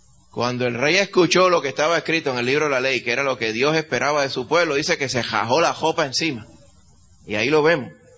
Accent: Dominican Republic; En un colegio que yo me crié en la República Dominicana, era un colegio católico

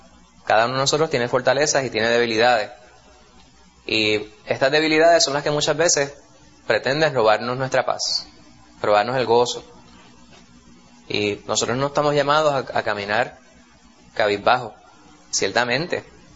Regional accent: Puerto Rico; A veces nosotros somos los puertorriqueños, hablamos de manera bien poética, ¿verdad?

